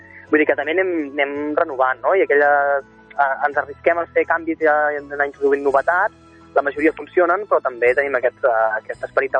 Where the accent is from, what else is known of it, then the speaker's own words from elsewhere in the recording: Sabadell, Catalonia, Spain; això de ser de Sabadell i els que som de la Creu Alta, ser de la Creu Alta